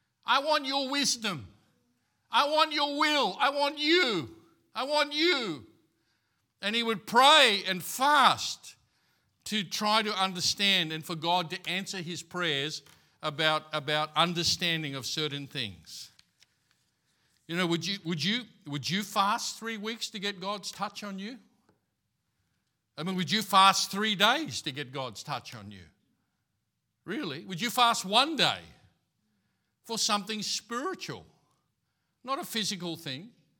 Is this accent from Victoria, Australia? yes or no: no; Bracken Ridge, Queensland, Australia; I remember as a teenager, growing up in Bracken Ridge, you know, and nearby here